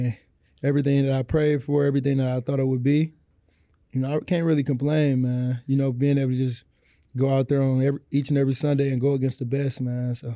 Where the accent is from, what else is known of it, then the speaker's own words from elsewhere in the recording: Detroit, Michigan, United States; because it was Detroit. It was my hometown.